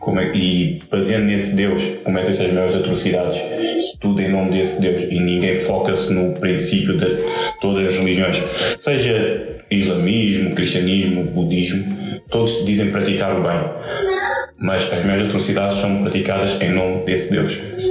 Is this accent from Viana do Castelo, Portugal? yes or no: no; Lisbon, Portugal; also born or lived in Coimbra; Eu nasci em Coimbra, em 1984, 36 anos, e foi lá que eu fiz uma boa parte da minha infância. Fiz até aos meus 6 anos e de lá vim para Lisboa, na Reboleira, e depois mudei para a Bobadela, onde fiquei até aos meus 29 anos.